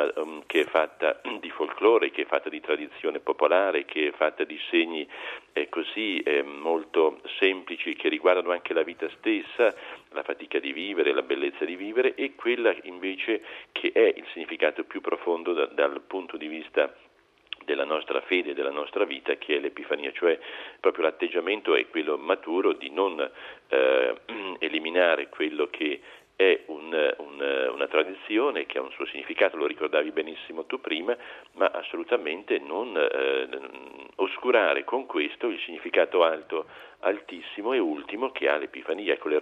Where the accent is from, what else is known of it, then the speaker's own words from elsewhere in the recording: Mantua, Lombardy, Italy; anche la mia terra d'origine che è Mantova, ha questa tradizione